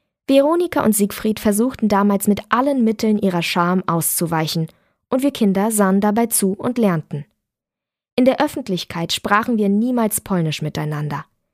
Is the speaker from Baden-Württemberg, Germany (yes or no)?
no; Berlin, Germany; Ich bin im Märkischen Viertel mit Kindern aufgewachsen